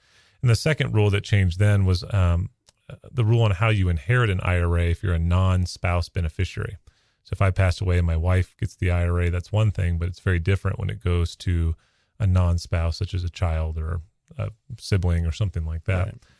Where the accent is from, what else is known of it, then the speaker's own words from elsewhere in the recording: Pacific Northwest, United States; I grew up in the Northwest, and one thing they do on the Oregon coast is they had big kite festivals there